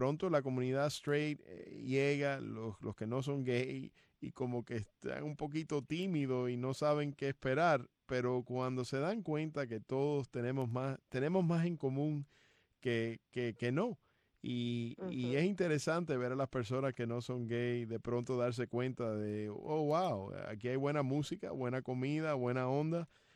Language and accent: Spanish; Hialeah, Florida, United States; yo soy de Hialeah, como mencioné al principio. Y es importante. Hialeah Miami Lakes.